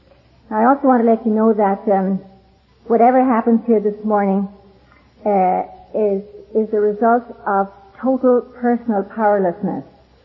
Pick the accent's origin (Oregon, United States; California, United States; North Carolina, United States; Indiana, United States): California, United States; I need to be honest since I come from California. So this, no offense to California